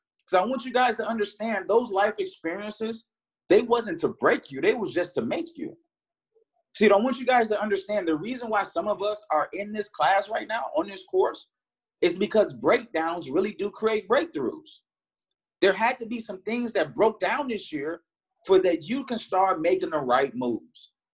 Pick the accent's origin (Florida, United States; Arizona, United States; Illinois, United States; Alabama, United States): Illinois, United States; Harvey; Growing up, guys, in my environment, I grew up in Harvey, Illinois. It was a lot of violence.